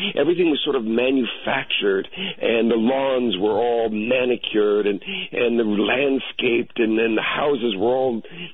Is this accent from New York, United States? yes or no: no; Long Beach, California, United States; I grew up in the Long Beach, California area, kind of on the outskirts of the town there, sort of on the border with Orange County. And Long Beach was a mixed town.